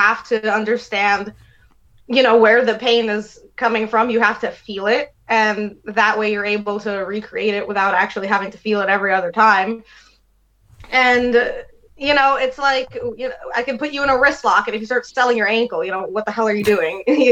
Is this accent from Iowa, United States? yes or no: no; Jamaica, New York, United States; being 5'3" and growing up in Jamaica, New York, I kind of had a Napoleon complex myself, going out there and, getting into fist fights when I was a kid.